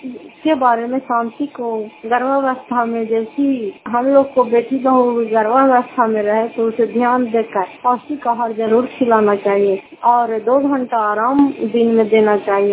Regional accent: Fatehpur, Bihar, India; घर फतेहपुर और पंचायत मकरौता जिला नालंदा करापसरा ब्लॉक की निवासी हूँ।

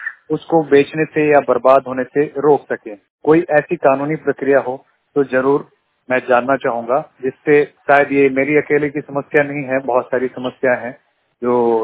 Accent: Batora, Uttar Pradesh, India; और मैं ग्राम बटोरा पोस्ट मीरा नगर तहसील महमूदाबाद और जिला सीतापुर का रहने वाला हूँ।

